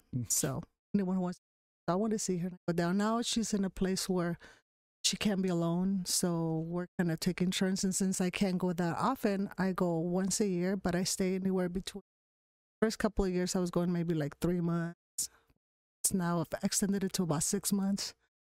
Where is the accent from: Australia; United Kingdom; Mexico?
Mexico; Nayarit; also born or lived in Jalisco; now in United States; I was born in Jalisco, but I was raised in Nayarit.